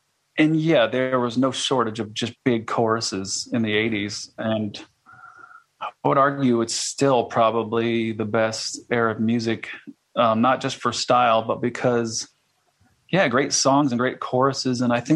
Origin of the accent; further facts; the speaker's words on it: Iowa, United States; I did some research on this because I'm from Iowa.